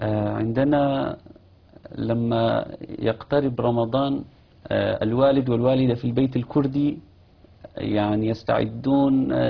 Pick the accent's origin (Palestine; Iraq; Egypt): Iraq; Kurdistan Region; فهذا من الأشياء الجميلة الذي نحن رأيناه في مصر وما رأيناها يعني عندنا في كردستان.